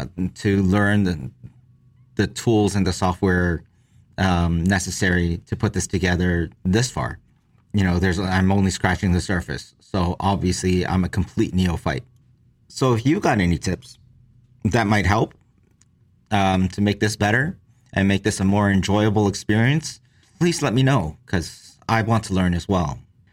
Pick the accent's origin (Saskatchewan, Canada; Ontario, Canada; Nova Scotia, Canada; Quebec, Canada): Ontario, Canada; Toronto; also born or lived in Hong Kong; While I was born in Hong Kong, I came to Toronto when I was one. I went to Boston for university and worked there for a while before coming home to this city that I've grown up in and love.